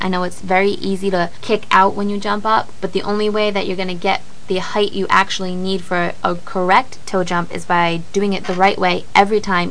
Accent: Rhode Island, United States; oh, you're from Rhode Island? I'm from Rhode Island too.

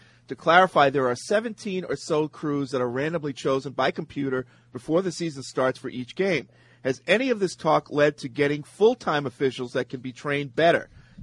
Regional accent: Lowell, Massachusetts, United States; How dare you bash my homeland? I grew up in Lowell, and I've always loved the city.

